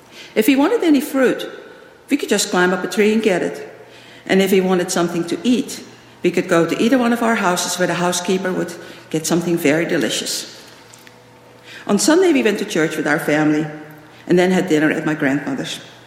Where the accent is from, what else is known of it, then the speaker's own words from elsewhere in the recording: Indonesia; But growing up in Indonesia was magical.